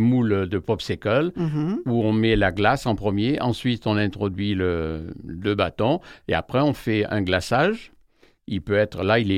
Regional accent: Bormes-les-Mimosas, Provence-Alpes-Côte d'Azur, France; born there; je suis né à Bormes, oui.

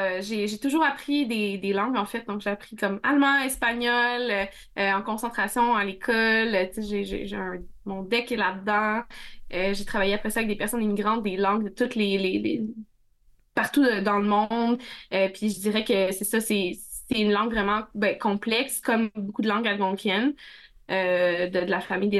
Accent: Quebec, Canada; puis je viens de la communauté de Wastagwik, Wasibegook

